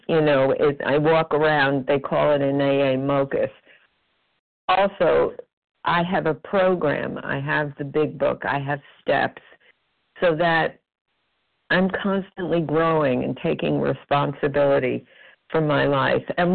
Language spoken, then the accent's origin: English; New York City, New York, United States; I'm from New York City